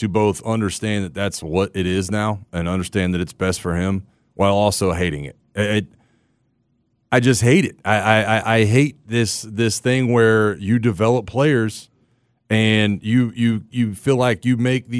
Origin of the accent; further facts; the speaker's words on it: Florida, United States; I was labeled as somebody that only had those … songs because I was from Florida.